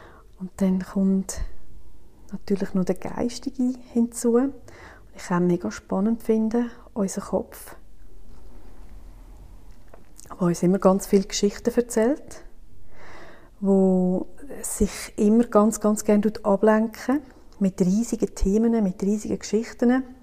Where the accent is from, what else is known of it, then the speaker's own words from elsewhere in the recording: Villmergen, Aargau, Switzerland; Und ich komme aus Villmergen, Kanton Aargau.